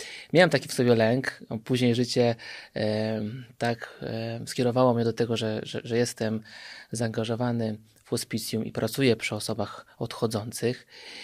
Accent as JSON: {"language": "Polish", "region": "Lower Silesian Voivodeship", "country": "Poland", "said": "Później jak przeprowadziłem się na studia do Wrocławia, bo ja pochodzę z Dolnego Śląska"}